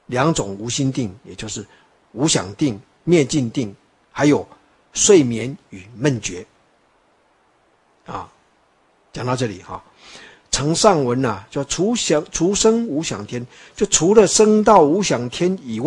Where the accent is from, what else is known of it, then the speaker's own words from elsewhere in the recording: Taiwan; 我们台湾人、中国人才不会这样的，走过就走过了